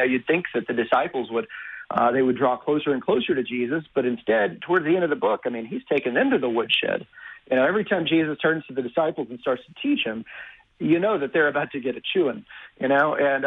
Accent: Tornado Alley, United States; I grew up in Tornado Alley

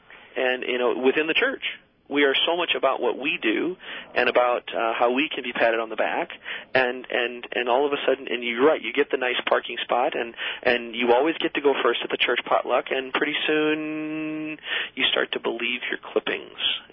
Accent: Edwardsville, Illinois, United States; Edwardsville's my hometown.

